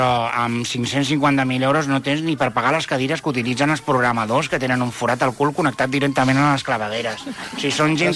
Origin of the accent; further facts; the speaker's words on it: Catalonia, Spain; Soc català